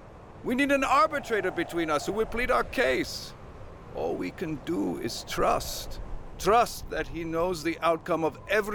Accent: Virginia, United States; I grew up in Northern Virginia, where Mom and Dad left every morning by 3 so they could beat the traffic to work.

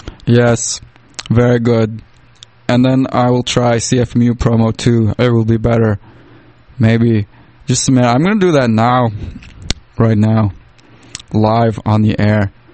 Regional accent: Estonia; I am here from Estonia to fill in for my friend Damon

